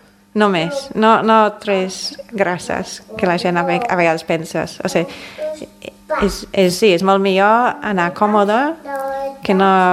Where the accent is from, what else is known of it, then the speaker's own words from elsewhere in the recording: England, United Kingdom; En el meu poble, en Anglaterra, són més del doble